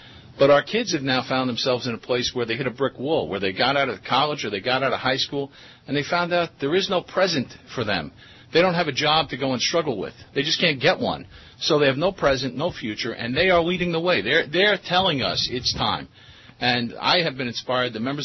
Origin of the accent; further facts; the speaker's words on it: New York, United States; But 10 years ago, I'm from New York, and 10 years ago on September 11th, we really found out what the value of a public worker was.